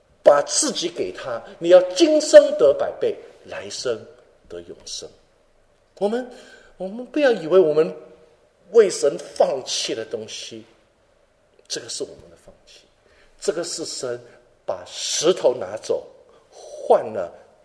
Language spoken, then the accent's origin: Chinese; Hong Kong; 我5岁我就离开父母，我在香港，所以一直心里面觉得好像没有父母